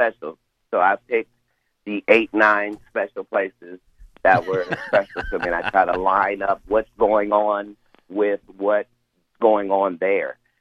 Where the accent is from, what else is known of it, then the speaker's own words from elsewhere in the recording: Cincinnati, Ohio, United States; I'm not a Bengals fan. I'm a Bengal. I'm from Cincinnati.